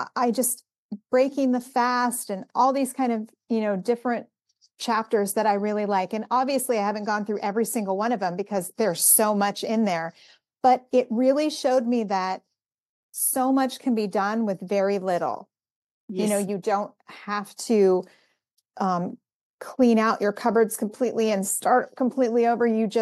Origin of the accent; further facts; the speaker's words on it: Ireland; Well, I just turn red because I'm Irish and that's what happens.